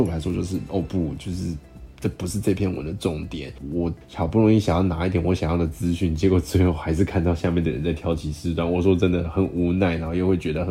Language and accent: Chinese; Taiwan; 其实这个东西我们台湾这边怎么讲